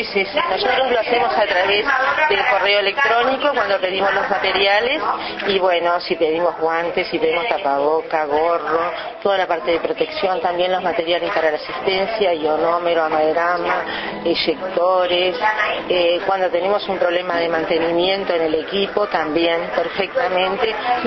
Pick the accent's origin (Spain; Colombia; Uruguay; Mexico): Uruguay; San Ramón, Canelones; En mi caso, que soy de San Ramón